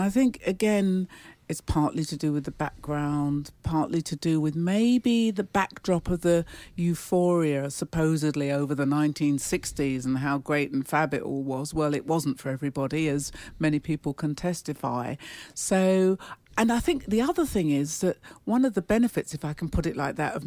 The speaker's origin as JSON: {"language": "English", "region": "London", "country": "United Kingdom", "tie": "born or raised there", "said": "when I was quite small, growing up in London as a little black girl in a foster home"}